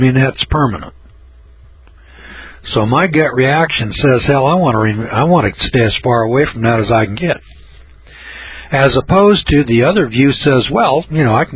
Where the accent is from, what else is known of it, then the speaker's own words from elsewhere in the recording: Eureka, California, United States; I said, "No, I'm from Eureka, California."